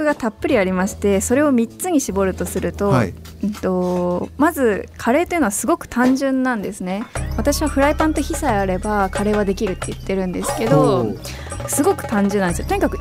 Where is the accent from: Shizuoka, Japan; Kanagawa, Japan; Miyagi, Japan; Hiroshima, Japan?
Miyagi, Japan; Sendai; now in Tokyo, Japan; 私は仙台であの育って姉も仙台育って、はい、で上京して、